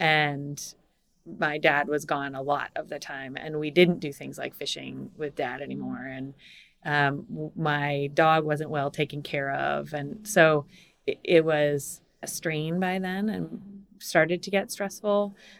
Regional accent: New England, United States; So I grew up in New England and had, you know, mom, dad, sister, cat, dog

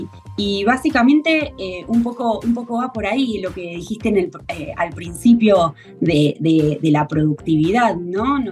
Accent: Argentina; moved away as an adult; now in Uruguay; Yo soy argentina y me vine a vivir acá a Uruguay hace 10 años

